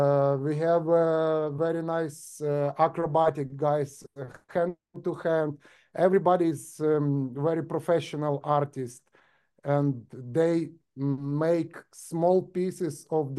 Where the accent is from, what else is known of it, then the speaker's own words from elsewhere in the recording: Ukraine; English is a second language; in Ukraine, we have a big difficult time now, you know, it's war now. We are from Ukraine.